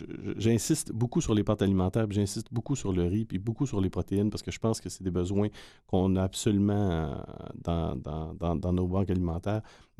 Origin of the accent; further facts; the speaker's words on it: Quebec, Canada; Moi, je viens de la région de Gaspésie.